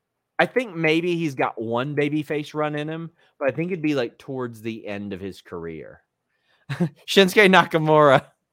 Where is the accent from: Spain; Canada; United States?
Canada; I'm just a Canadian.